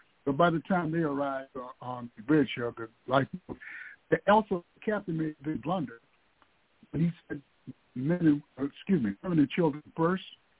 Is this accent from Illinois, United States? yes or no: no; Buffalo, New York, United States; now in Oakland, United States; I grew up in Buffalo, New York.